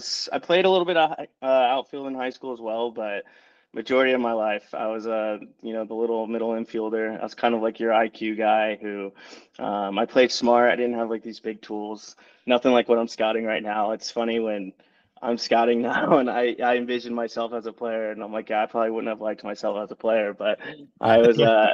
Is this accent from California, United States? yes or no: yes; La Mesa, California, United States; I grew up in La Mesa.